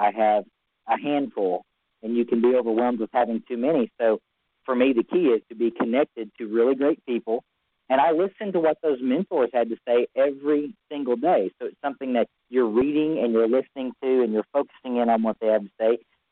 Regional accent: Arkansas, United States; now in Missouri, United States; if you can't tell from the dialect of my voice, I'm from Arkansas, even though I live in Missouri.

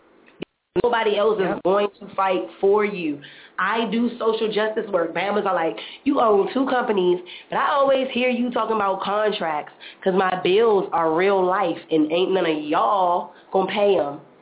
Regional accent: Washington, District of Columbia, United States; I'm born and raised in the District of Columbia

